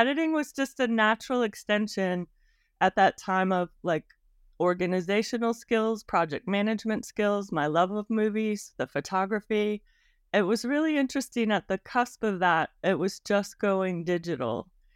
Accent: Atlanta, Georgia, United States; I had a slightly different path. I grew up in Atlanta.

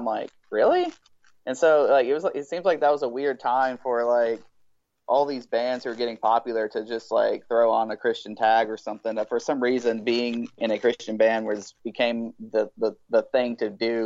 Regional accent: Virginia, United States; also born or lived in North Carolina; even though I was growing up in Virginia, like the town I grew up in is like right on the border, and so the church I grew up in was when we still started going when I lived in North Carolina, and we just moved across the border in Virginia.

